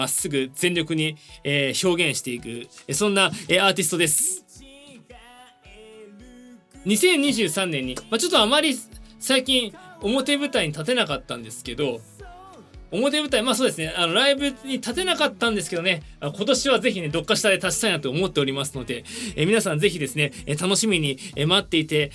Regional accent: Tokyo, Japan; 東京生まれです。東京育ちです。ホワイトデー生まれです。

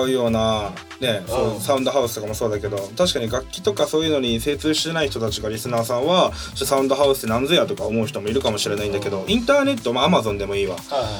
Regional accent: Hokkaido, Japan; 俺と西田は多分ね、この気持ち分かるんだけど、僕たち、我々は北海道出身で、

